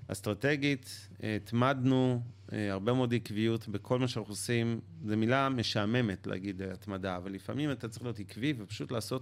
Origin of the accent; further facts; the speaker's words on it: Ramat Gan, Tel Aviv District, Israel; גדלתי ברמת גן, לאבא שהיה מורה ואימא שהיא פקידה בבנק דיסקונט, בשכונה חמודה בשם הגפן